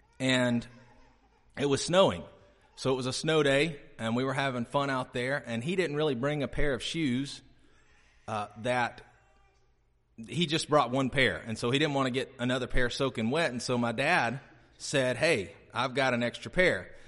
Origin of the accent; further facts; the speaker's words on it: Huntsville, Alabama, United States; I grew up mostly in Huntsville, Alabama, around that area.